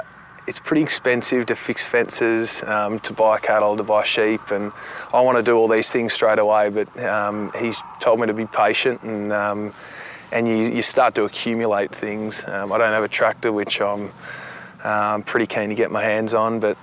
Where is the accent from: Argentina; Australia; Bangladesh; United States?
Australia; Finley, New South Wales; It's growing up in Finlay and in my family environment was really special.